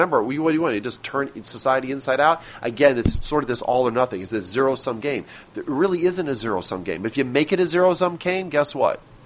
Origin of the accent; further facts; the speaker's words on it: United States; I'm an American who took an oath to defend the Constitution.